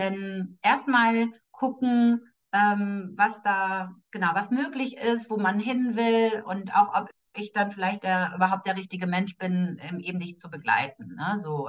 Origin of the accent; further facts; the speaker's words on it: Datteln, North Rhine-Westphalia, Germany; born there; So, ich bin ja in Datteln geboren.